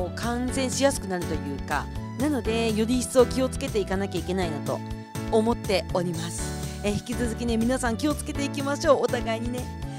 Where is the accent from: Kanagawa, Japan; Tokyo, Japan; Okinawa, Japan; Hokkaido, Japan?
Hokkaido, Japan; 北海道はねもう夜になると特に私の地元串戸とかはね一桁になったりするところなので